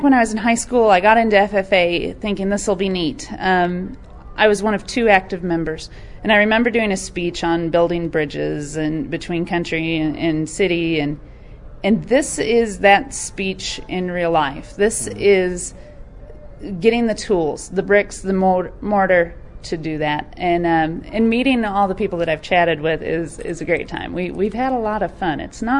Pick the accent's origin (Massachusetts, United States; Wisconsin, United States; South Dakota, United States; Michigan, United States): Wisconsin, United States; Madison; I grew up in Madison, not a farm girl, married the son of a dairyman